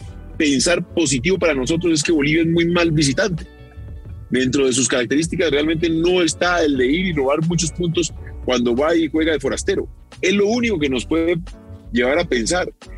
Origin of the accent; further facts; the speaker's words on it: Colombia; lo que nosotros como colombianos